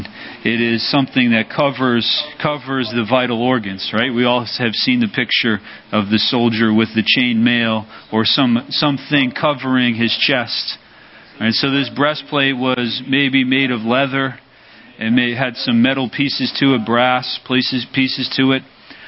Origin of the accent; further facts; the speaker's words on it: Baltimore, Maryland, United States; I remember I grew up in Baltimore and we had an amazing safety.